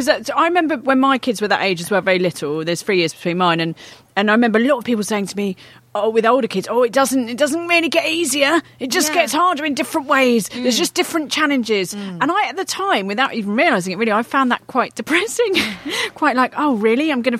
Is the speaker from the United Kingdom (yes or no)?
yes; London, United Kingdom; I'm from Southeast London, mate.